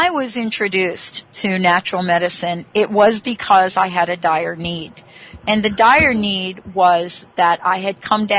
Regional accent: East Coast, United States; I'm from the East Coast. Not sure that I understand what that is.

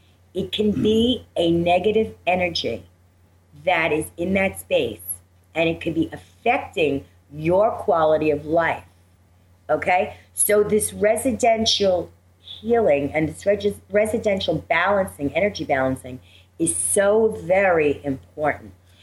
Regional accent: United States; And being American Indian, we believe that when we come into, when we come back from going places, we always pick up our smudge bowl and smudge ourselves.

